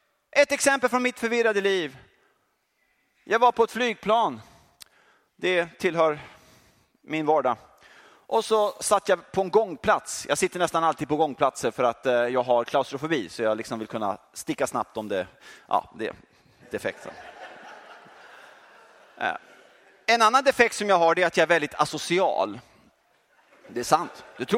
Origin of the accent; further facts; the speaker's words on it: Sweden; Och jag är ju svensk och jag är kristen